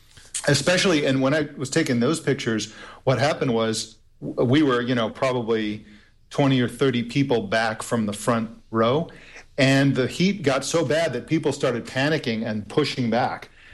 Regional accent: California, United States; And I'm from Southern California where, a cigarette will set off the whole state.

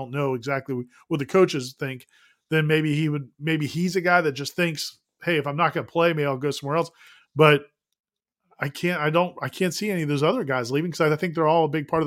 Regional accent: Miami, Florida, United States; So – growing up in Miami, Tom, this is going to surprise you. I never heard of boiled peanuts until I got to college and went on some road trips across this great Southeast.

